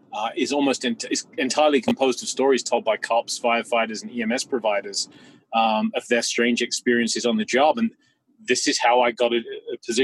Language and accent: English; England, United Kingdom; when I was a young boy growing up in England